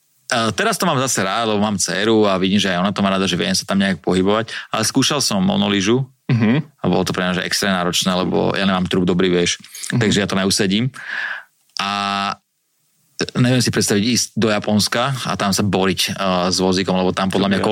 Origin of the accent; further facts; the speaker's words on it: Pezinok, Bratislava Region, Slovakia; Ja som z Pezinka, vieš, že pekná zjazdovka, máme 500, 700, 1000.